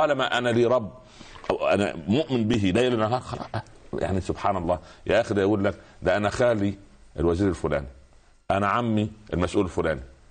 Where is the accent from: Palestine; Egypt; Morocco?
Egypt; يعني عندنا في مصر يقول لك